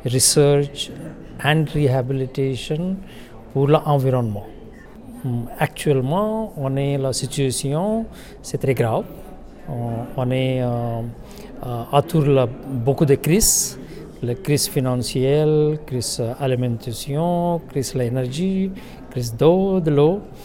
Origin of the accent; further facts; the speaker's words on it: India; French is a second language; je viens d'Inde